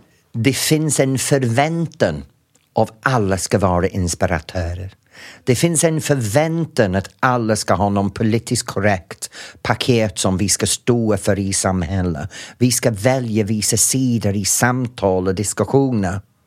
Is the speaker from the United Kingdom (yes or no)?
yes; England, United Kingdom; Swedish is a second language; now in Sweden; Men Sverige har det, men andra länder har antagligen inte gjort det. Även min hemland.